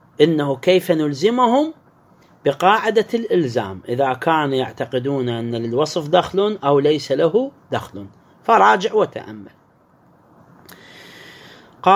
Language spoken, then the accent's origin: Arabic; Iraq; عموم إحنا عندنا بالعراق اللون الأبيض مثلا هو اللي ماشي.